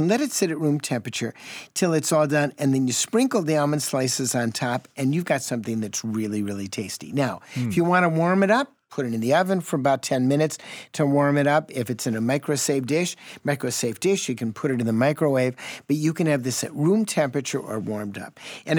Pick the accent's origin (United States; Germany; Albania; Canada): United States; Chicago, Illinois; I grew up in Chicago. I never had squash at any of my cousin's house, my aunt's houses.